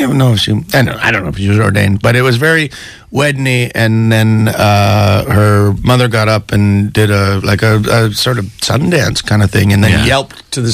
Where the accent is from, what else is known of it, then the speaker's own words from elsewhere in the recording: Canada; I've always found in Europe too, if I don't address the fact that I'm Canadian and go into my cleverer stuff, they think I'm American and they don't think I get my own jokes.